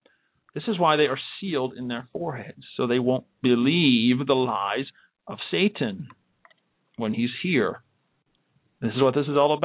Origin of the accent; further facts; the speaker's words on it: Delaware, United States; Great conservative here in my home state of Delaware.